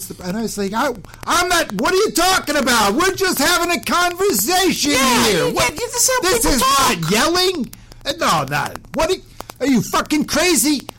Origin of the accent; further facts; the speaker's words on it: Philadelphia, Pennsylvania, United States; Like, I grew up in Philadelphia, a bunch of Italian people.